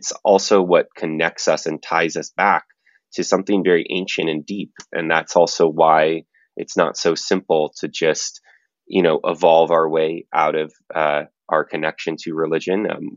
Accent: Berkeley, California, United States; I grew up in Berkeley, California, and I would say I've gone on probably a deeper dive around religion than most people that I know.

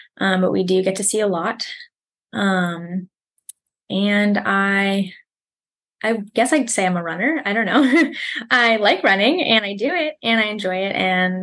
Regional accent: New York, United States; now in North Carolina, United States; I'm originally from New York, right now living in North Carolina.

